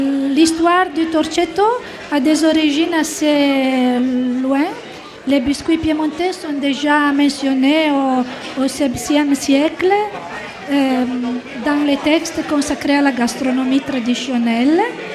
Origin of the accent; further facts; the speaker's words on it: San Maurizio Canavese, Piedmont, Italy; Oui, on vient de San Maurizio Canavese. C'est un village de 10 000 habitants. Il fait 18-20 km de la grande ville Turin.